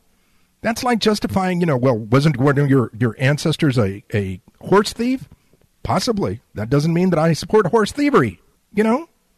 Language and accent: English; United States; I'm an American, my friends. I believe in the principles of the United States